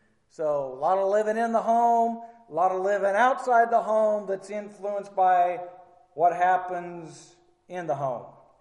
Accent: Oregon, United States; also born or lived in Louisiana; I grew up in Oregon, and then we moved to Louisiana. And there's different cultures in Oregon and Louisiana.

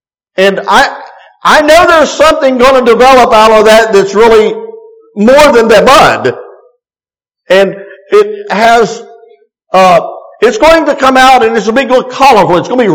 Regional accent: West Virginia, United States; growing up in West Virginia through the 60s and 70s and timbering and hunting and fishing and running the mountains

